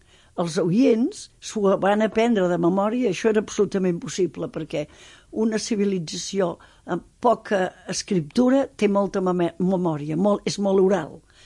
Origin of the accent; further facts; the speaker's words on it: Banyoles, Catalonia, Spain; els que som de l'Escala o de Banyoles, com som jo